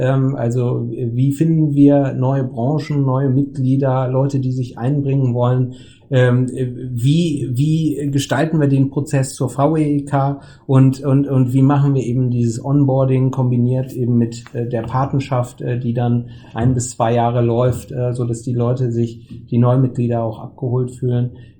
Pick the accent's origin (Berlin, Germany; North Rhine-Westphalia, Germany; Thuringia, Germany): North Rhine-Westphalia, Germany; Düsseldorf; now in Hamburg, Germany; Ich wohne zwar in Hamburg seit fast 25 Jahren und ich sage auch immer, ne, Düsseldorf ist meine Heimat und Hamburg mein Zuhause.